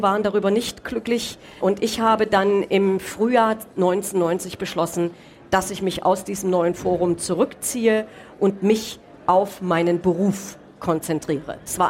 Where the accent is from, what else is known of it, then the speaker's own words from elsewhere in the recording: Gera, Thuringia, Germany; 1988 nach Gera, zurück in meine Heimatstadt